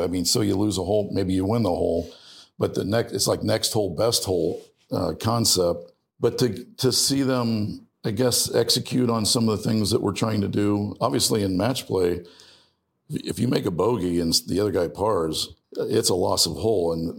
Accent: Ohio, United States; Yeah, I grew up in Ohio, so obviously, yeah, I would love, you know, Jack Nicklaus

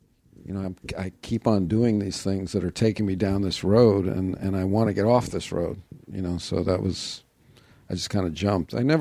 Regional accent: New York, United States; I grew up in New York, yeah.

